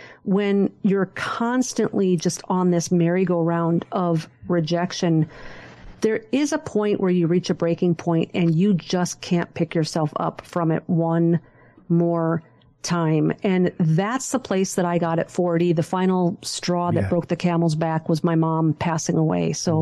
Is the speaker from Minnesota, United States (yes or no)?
yes; Minnesota, United States; You know, I'm from Minnesota. We put you down to the one syllable.